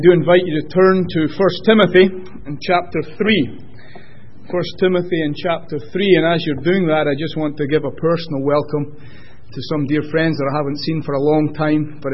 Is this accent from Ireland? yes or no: no; United Kingdom; now in United States; my home country, that is Britain, not England